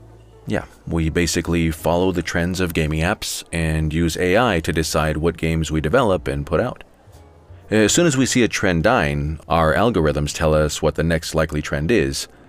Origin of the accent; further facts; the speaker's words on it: Oakland, California, United States; English is a second language; I grew up in Oakland, California, and I learned to speak English by listening to rap music.